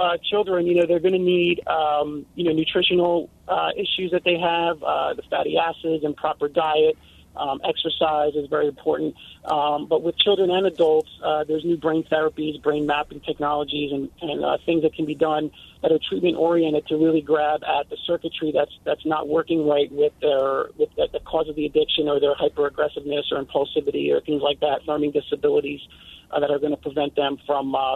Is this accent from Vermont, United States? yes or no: no; Philadelphia, Pennsylvania, United States; I'm a neuroscientist. I'm from Fishtown.